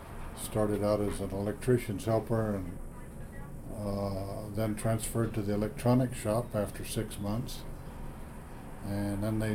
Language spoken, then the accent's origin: English; El Paso, Texas, United States; born there; I was born here in El Paso in 1935 at a hospital called Hotel Du.